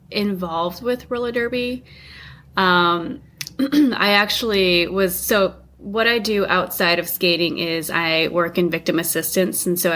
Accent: Grand Canyon National Park, Arizona, United States; also born or lived in Wyoming / Montana; I hail from Grand Canyon National Park, actually, from Arizona. So all my awesome Northern Arizona peeps out there, hello.

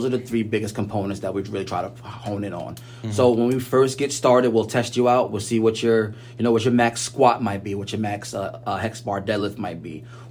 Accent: Massapequa, New York, United States; Yeah. So I'm a Long Island guy. You know, I'm from Massapequa. I went to Amityville High School.

